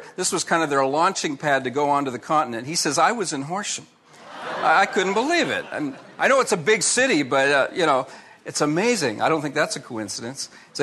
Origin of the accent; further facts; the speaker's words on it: Canada; born there; I'm a Canadian by birth.